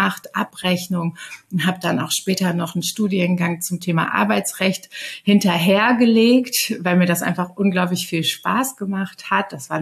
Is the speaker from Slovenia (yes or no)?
no; Aachen, North Rhine-Westphalia, Germany; moved away as an adult; now in Hamburg, Germany; Ich bin jetzt 45 Jahre alt. Ich bin vor 10 Jahren nach Hamburg gekommen und komme ursprünglich aus Aachen. Es ist eine deutlich kleinere Stadt als Hamburg, im Westen auch etwas beschaulicher.